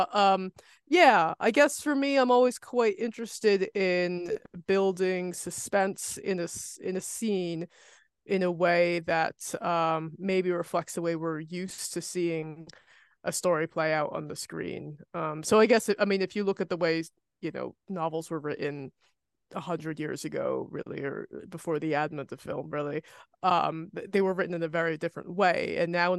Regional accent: United States; You can hear I'm American

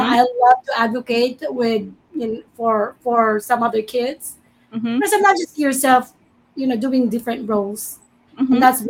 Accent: Manila, Metro Manila, Philippines; born there; Well, I was born in Manila. So my mom is from Bicol. My father is from Pangasinan.

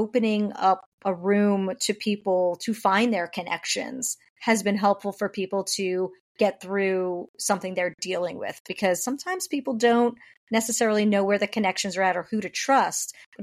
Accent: New York, United States; one of my favorite things actually is when I say I'm from New York and there's another New Yorker in the room

